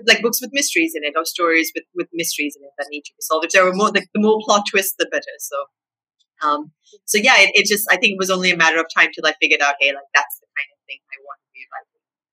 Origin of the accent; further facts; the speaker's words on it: Sri Lanka; growing up in Sri Lanka, I didn't have a ton of access to, I think, more American titles